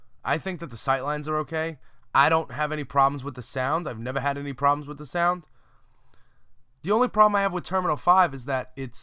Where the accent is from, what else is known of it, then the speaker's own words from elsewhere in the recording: Staten Island, New York, United States; Now, me, I'm from Staten Island. I'm already not anywhere over there.